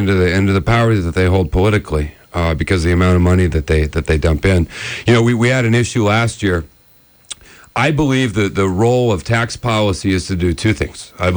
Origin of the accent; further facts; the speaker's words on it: Carson City, Nevada, United States; also born or lived in Arkansas; Well, so my family was all from Southern California, and I grew up in Carson City, Nevada. I went to high school in Arkansas, actually